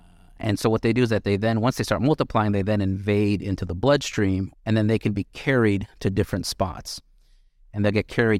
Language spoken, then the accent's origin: English; Chicago, Illinois, United States; born or raised there; also born or lived in Rio de Janeiro, Brazil / Italy